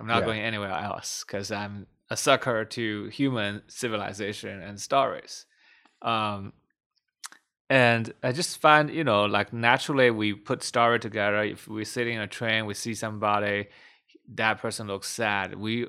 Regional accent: China; English is a second language; But in my home country, China, where it's right now the largest mobile game market

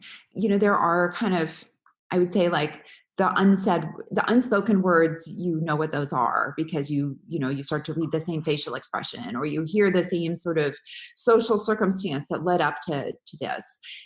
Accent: Canada; now in San Francisco, United States; I'm based in San Francisco, but I'm from Canada. I go back a lot.

